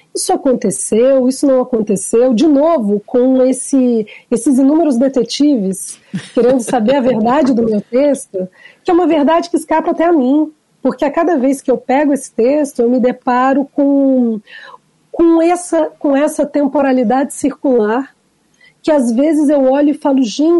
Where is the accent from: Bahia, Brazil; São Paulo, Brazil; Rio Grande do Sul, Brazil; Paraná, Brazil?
Paraná, Brazil; Curitiba; born there; Porque, na verdade, eu nasci em Curitiba. Eu não sou de Brasília.